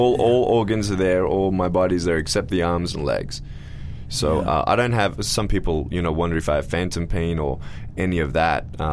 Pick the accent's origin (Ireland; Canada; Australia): Australia; moved away as an adult; now in United States; And I moved from Australia about 3.5 years ago now.